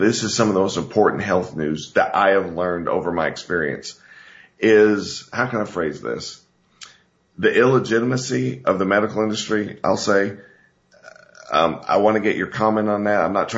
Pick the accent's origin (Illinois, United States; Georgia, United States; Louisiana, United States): Georgia, United States; I grew up in Georgia, and there's trees everywhere.